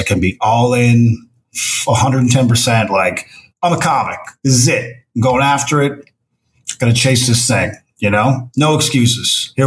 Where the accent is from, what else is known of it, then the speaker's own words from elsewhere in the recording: Newfoundland and Labrador, Canada; It's going to be promoted and back in my home province and my hometown.